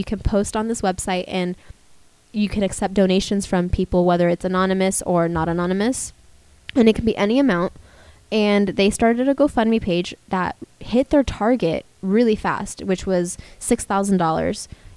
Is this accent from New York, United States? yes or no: no; California, United States; I mean, I've lived, born and raised in the Bay Area my entire life, and I've always seen Pride.